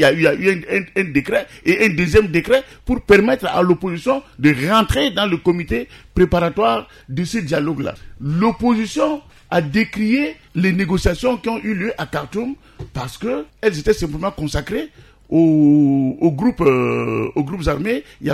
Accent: Central African Republic; je pense que nous sommes tous des Centrafricains et qu'à un moment donné, si nous aimons vraiment ce pays-là, aimons-le jusqu'au bout

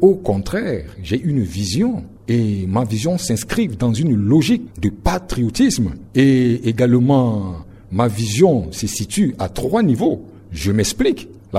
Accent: Bimbo, Ombella-M'Poko, Central African Republic; Bien entendu, je suis ressortissant de Bimbo 3, particulièrement à Bouyine.

